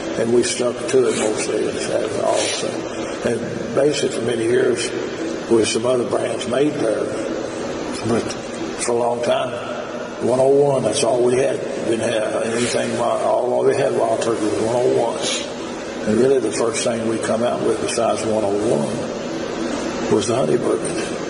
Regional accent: Lawrenceburg, Kentucky, United States; Born and raised in Lawrenceburg. Lived within a mile of where I was born and raised.

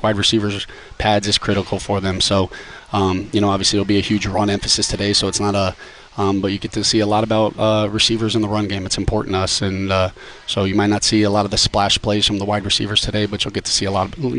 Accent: Florida, United States

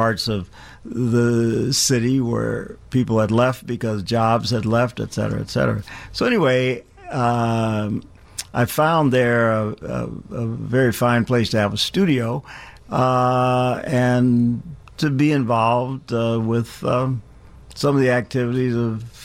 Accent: Chicago, Illinois, United States; I grew up in Chicago, Woodlawn, Englewood.

